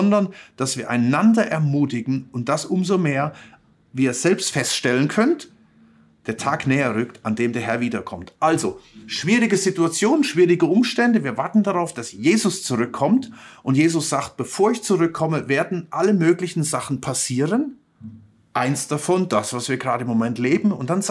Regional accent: Germany; und ich schließe mich da ein, ich als Deutscher, wir als Gesellschaft

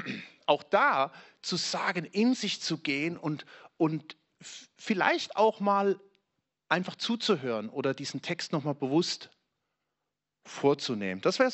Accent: Hesse, Germany; Bei uns in Hessen sagt man bratteln.

